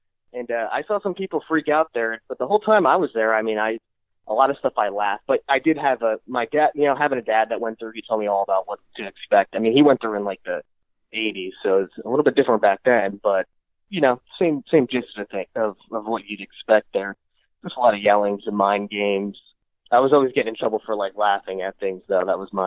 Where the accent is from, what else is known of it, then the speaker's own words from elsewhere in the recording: Poughkeepsie, New York, United States; So I grew up in a place called Poughkeepsie. It's about 30, 45 minutes away from New York City itself.